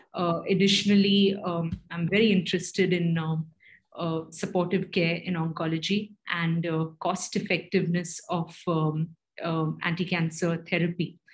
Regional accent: Chennai, Tamil Nadu, India; and I come from Chennai, which was formerly called Madras in South India.

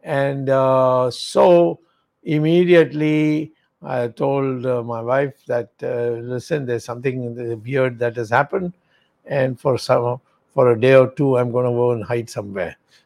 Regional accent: United States; I was brought up in America for a good part, and America, you're nothing if you don't know how to drive a car.

